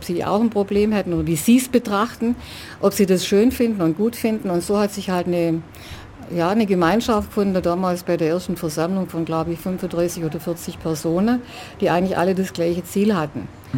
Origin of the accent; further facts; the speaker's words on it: Ulm, Baden-Württemberg, Germany; born there; ich wohne auch in Ulm, schon seit 23 Jahren wieder. Vorher war ich mal eine kurze Zeit auf dem Land, bin aber eine gebürtige Ulmerin